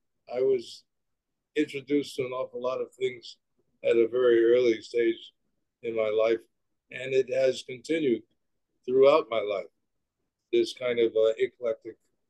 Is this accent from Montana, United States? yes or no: no; Harlem, New York, United States; although I grew up in Harlem.